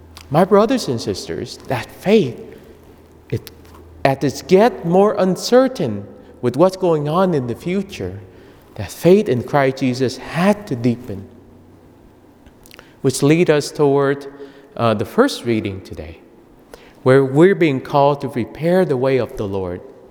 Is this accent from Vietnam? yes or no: yes; Vietnam; first language vi; English is a second language; As you know, Vietnamese is my first language, and then I speak English.